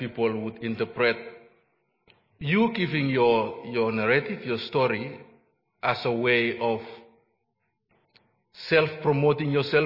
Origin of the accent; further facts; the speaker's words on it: Vanuatu; I'm from Vanuatu.